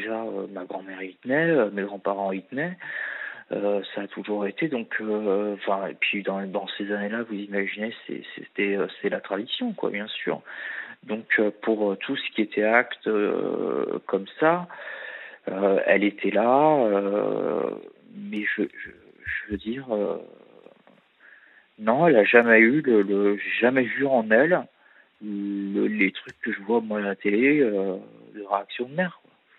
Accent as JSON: {"language": "French", "town": "Fontainebleau", "region": "Île-de-France", "country": "France", "said": "Nous, on est de Fontainebleau, donc c'est une forêt immense."}